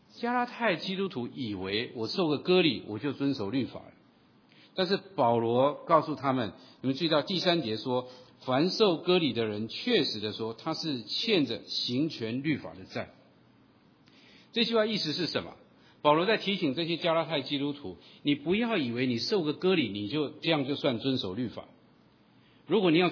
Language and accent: Chinese; Taiwan; 所以我小的时候在台湾有一排的电视机